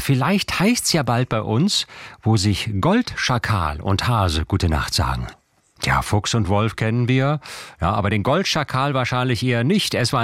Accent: Rhineland, Germany; und ich kenne ja Schakal, diesen Ausspruch als Rheinländer

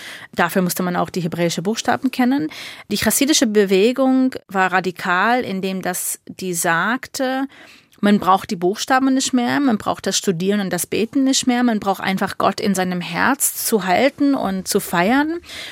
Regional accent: United States; now in Germany; Und ich als Amerikanerin bin hierher gekommen und habe sofort diese Vergleiche ziehen können

